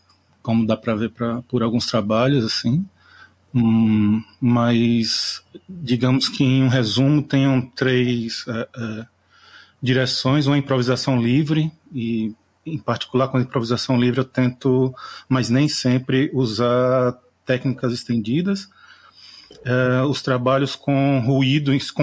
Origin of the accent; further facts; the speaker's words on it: Pernambuco, Brazil; sou aqui de Pernambuco.